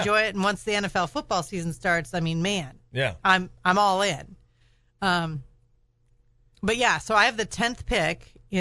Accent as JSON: {"language": "English", "region": "Minnesota", "country": "United States", "tie": "born or raised there", "said": "I have a legit reason, you know, growing up in Minnesota."}